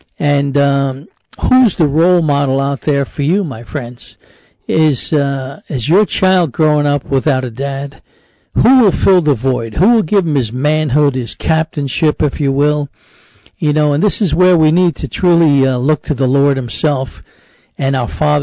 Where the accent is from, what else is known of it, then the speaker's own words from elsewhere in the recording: New York City, New York, United States; including myself, growing up in New York City the same way.